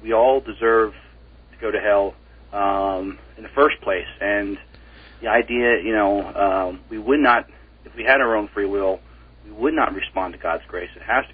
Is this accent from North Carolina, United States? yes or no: no; Lancaster, Pennsylvania, United States; well, I'm from Lancaster, Pennsylvania, and we have many fine smorgasbords, all-you-can-eat places, and I've tried them all.